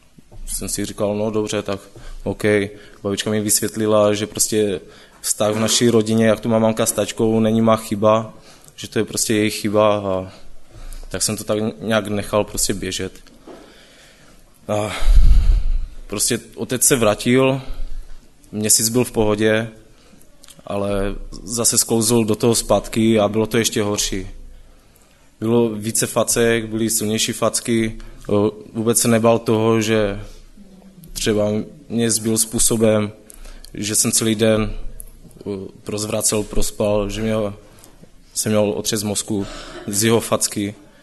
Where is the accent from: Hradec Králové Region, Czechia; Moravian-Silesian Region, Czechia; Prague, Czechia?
Moravian-Silesian Region, Czechia; Český Těšín; já jsem původně z Českého Těšína a teď jsem student